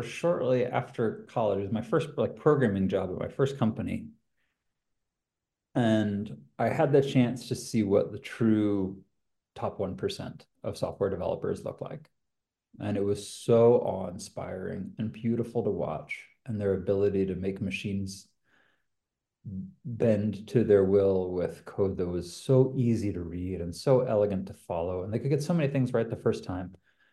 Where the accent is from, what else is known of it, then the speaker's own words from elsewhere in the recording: California, United States; now in London, United Kingdom; growing up in Silicon Valley, I mean, I know in our pre-call I mentioned, I mean, when I was in high school, already there were people from my high school a few years ahead of me who were dropping out of college to start companies.